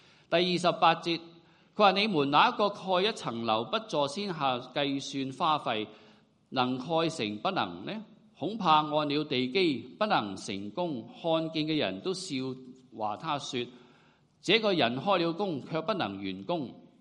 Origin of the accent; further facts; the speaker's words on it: Guangdong, China; accent: Cantonese; 用我们广东话的语气